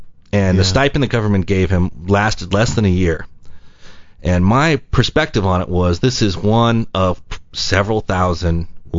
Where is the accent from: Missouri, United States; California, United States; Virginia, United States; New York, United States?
California, United States; Me being an Anglo-Saxon, growing up in Southern California